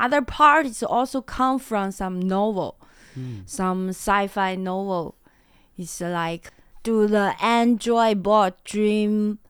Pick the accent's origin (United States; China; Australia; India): China; Hebei; English is a second language; I am a Beijing person, but I grew up in Hebei. It's very near Beijing.